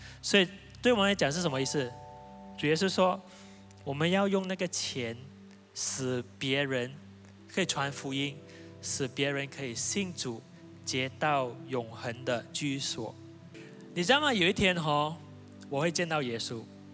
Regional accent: Malaysia; 我是从马来西亚来

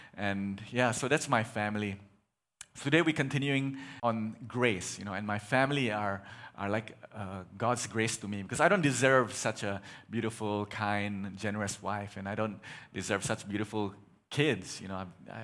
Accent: Sarawak, Malaysia; I'm a Kelabit from Sarawak, okay?

